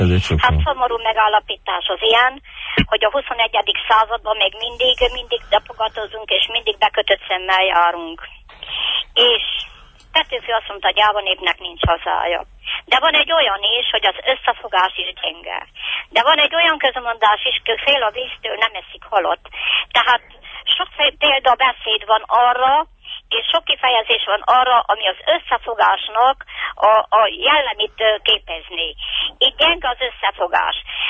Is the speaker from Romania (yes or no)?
yes; Székely Land, Romania; hogy verem a melyemet, hogy székely vagyok